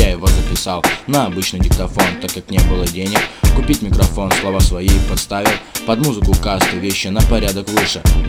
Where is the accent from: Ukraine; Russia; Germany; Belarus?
Belarus; Nikitikha, Vitebsk Region; Я пробился, я родился в деревне с окончанием на А. Полное название Никитиха. Эта деревня находится в Шумилинском районе, а Шумилинский район в Витебском регионе.